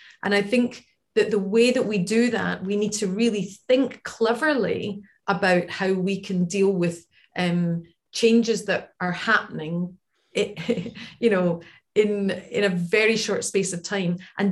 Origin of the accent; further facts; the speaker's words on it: Glasgow, Scotland, United Kingdom; We've got COP26 coming up to my hometown in Glasgow and in just a couple of weeks.